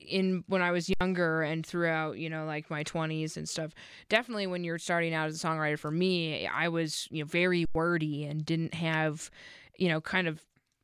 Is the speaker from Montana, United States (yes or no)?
yes; Montana, United States; Montana. is my home state